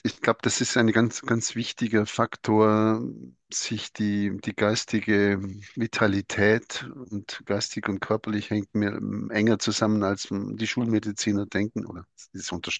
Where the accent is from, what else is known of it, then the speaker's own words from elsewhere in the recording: Germany; Ein spannendes Thema ist soziologisch, warum sind wir Deutsche so, wie wir sind?